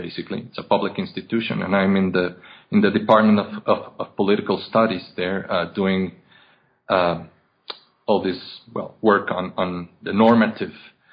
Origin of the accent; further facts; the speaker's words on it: Mexico City, Mexico; I was born and raised in Mexico City.